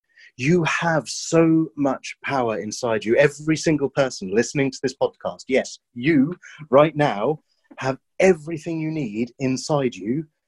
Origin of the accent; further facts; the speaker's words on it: United Kingdom; We're very British, right?